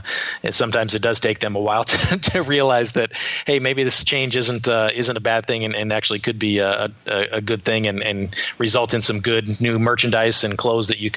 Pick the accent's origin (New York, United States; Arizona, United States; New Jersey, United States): Arizona, United States; Phoenix; I grew up here in Phoenix, so it was at the Suns' original home, the Veterans Memorial Coliseum, or the Madhouse on McDowell was the nickname.